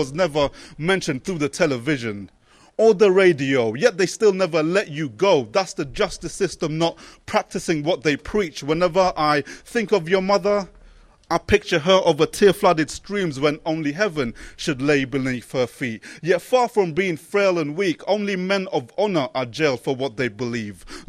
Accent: London, United Kingdom; So I got a bit muddled up there because I'm from London.

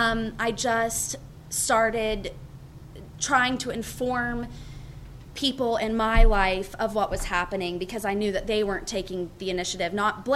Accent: West Virginia, United States; So anyway, I grew up in West Virginia, and it's a struggle to stay and a guilt trip to leave

